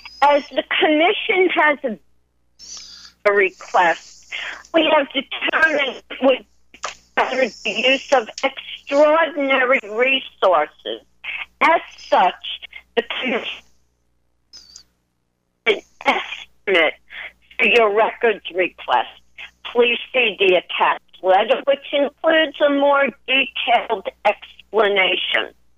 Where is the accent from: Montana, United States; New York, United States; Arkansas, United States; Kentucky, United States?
New York, United States; Brooklyn; Gary keeps forgetting, I'm an Italian from Brooklyn, and we don't back down.